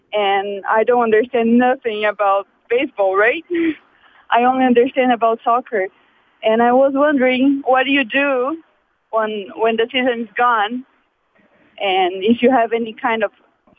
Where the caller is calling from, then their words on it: Canada; but I'm calling from Canada.